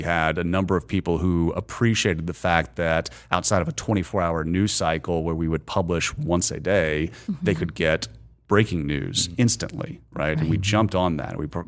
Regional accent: Georgia, United States; Proximity. Growing up in Georgia, there was

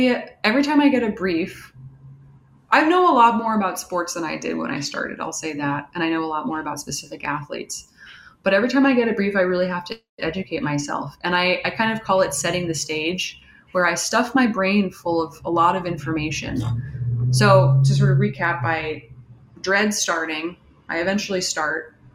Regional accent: New York City, New York, United States; also born or lived in Portland; I grew up in New York City. I lived in Portland for a long time. I went to college here.

